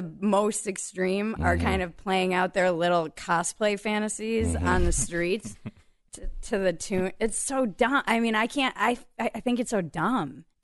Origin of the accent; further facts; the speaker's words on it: East Coast, United States; born there; So I was born on the East Coast. I moved every year and a half.